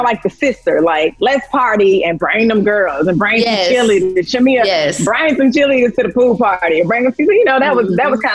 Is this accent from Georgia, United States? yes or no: yes; Atlanta, Georgia, United States; I'm from here in Atlanta.